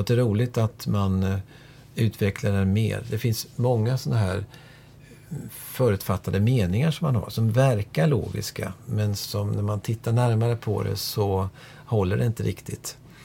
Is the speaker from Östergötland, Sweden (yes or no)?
yes; Linköping, Östergötland, Sweden; Jag kommer för övrigt från Linköping.